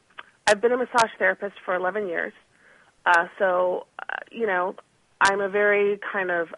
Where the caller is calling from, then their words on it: Texas, United States; I'm calling from Texas.